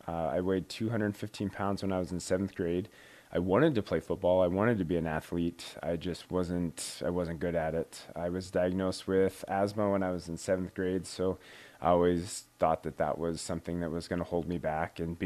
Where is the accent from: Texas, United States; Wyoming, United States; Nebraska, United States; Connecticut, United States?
Wyoming, United States; Wheatland; I grew up in a small town, Wheatland, which is much similar. It's very similar to the city, to the town of Kenai.